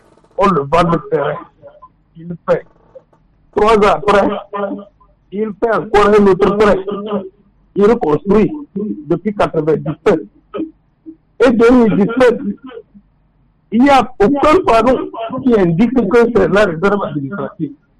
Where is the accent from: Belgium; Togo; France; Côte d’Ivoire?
Togo; Nous sommes des Togolais.